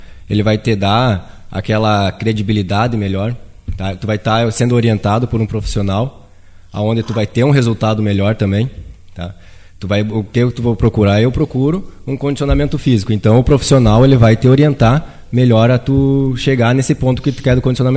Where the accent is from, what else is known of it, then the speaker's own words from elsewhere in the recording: Panambi, Rio Grande do Sul, Brazil; also born or lived in Santa Maria; now in Iraí, Brazil; Não, eu sou natural de Panambi, né? Comecei meus estudos lá, decorrer fui morar em Santa Maria e depois voltei para Panambi e depois vim morar aqui em Iraí.